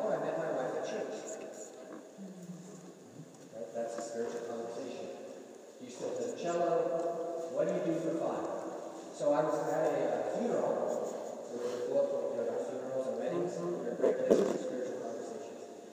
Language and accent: English; China; I grew up in China